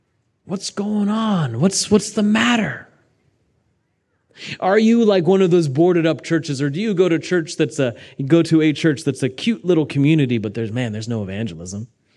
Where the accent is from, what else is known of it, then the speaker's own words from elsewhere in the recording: Xenia, Ohio, United States; Growing up in the Midwest, there's probably a church on every single block.